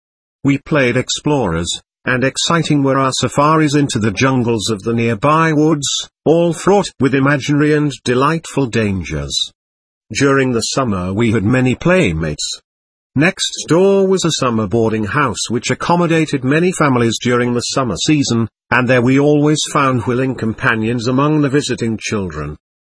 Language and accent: English; Grantwood, New Jersey, United States; also born or lived in Brooklyn; I was born in Brooklyn, N.Y. February 17, 1922, but when I was a year old mother and dad moved to Grantwood where we lived for several years.